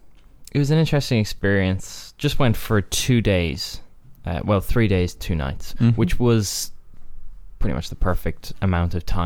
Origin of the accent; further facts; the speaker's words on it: Ireland; Yeah, because we're Irish, the president doesn't